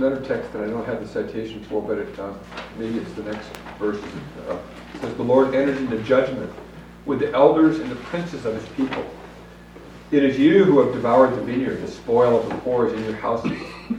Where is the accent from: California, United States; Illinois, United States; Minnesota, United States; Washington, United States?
Washington, United States; Mercer Island; I grew up on Mercer Island, which is a wealthy suburb of Seattle, and grew up with all kinds of benefits, you know, water skiing on the lake every day during the summer, and skiing every weekend up in the Cascades